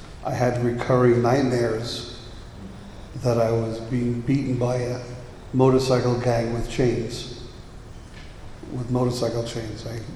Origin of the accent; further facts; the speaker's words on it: Manhattan, New York, United States; born there; I was born in Manhattan, of a Jewish family, non-practicing.